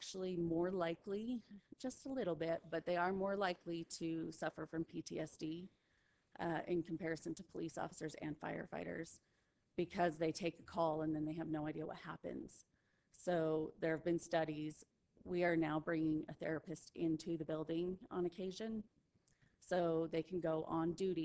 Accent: Florida, United States; now in Utah, United States; We had hurricane force winds, and I'm from Florida. That was not a concern I had moving back here to Utah.

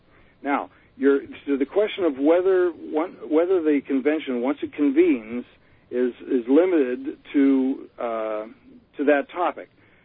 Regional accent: Erie, Pennsylvania, United States; Sam, I grew up in Erie, Pennsylvania, so I'll be the last one to disparage the great state of Pennsylvania, the great Commonwealth of Pennsylvania.

